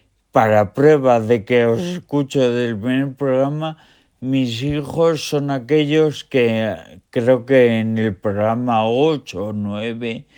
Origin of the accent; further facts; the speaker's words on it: Burgos, Castile and León, Spain; de Burgos.